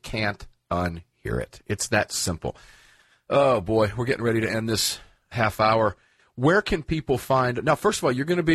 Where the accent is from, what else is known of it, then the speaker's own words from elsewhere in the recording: Tampa, Florida, United States; down in my hometown in Tampa, Florida.